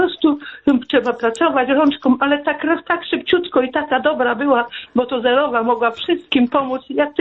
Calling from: Tychy, Silesian Voivodeship, Poland; z Tychów, ja dzwonię

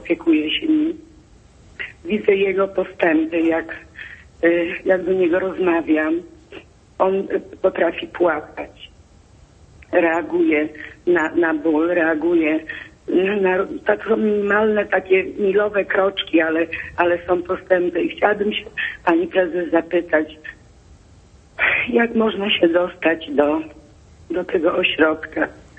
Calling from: Gorzów Wielkopolski, Lubusz Voivodeship, Poland; Jestem z Gorzowa.

